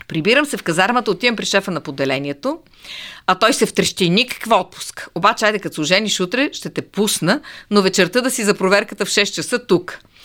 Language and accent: Bulgarian; Radomir, Pernik Province, Bulgaria; уредих я в гимназията на моя роден град Радомир, където живееше баща ми, лекар-пенсионер.